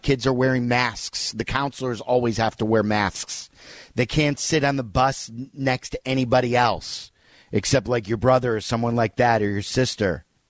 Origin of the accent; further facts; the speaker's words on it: Skokie, Illinois, United States; Dan is calling from my hometown of Skokie.